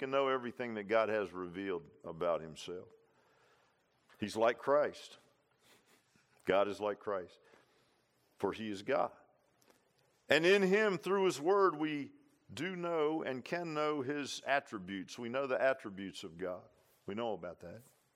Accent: Virginia Beach, Virginia, United States; I grew up in Virginia Beach.

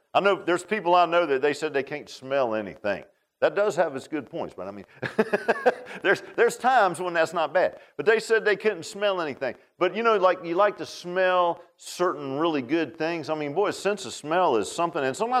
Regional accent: Virginia Beach, Virginia, United States; I grew up in Virginia Beach, and we all had boats. Everybody grew up with a boat.

